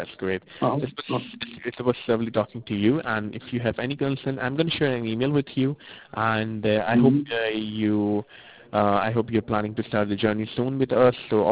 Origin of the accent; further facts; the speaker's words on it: India; English is a second language; now in United States; Yeah, I'm from India, and then I moved to US back to 2013, and I have completed my education over there.